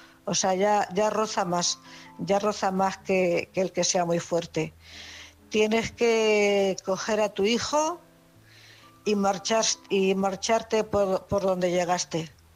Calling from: Cuenca, Castilla-La Mancha, Spain; de Cuenca.

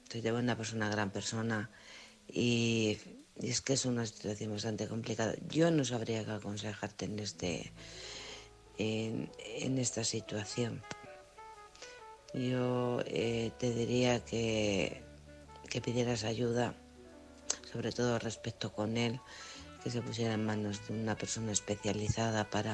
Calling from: Alcorcón, Community of Madrid, Spain; de Alcorcón.

